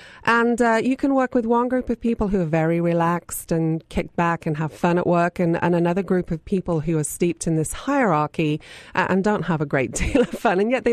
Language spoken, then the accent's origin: English; England, United Kingdom; now in San Diego, United States; And I can remember when I first emigrated to San Diego from my hometown in England.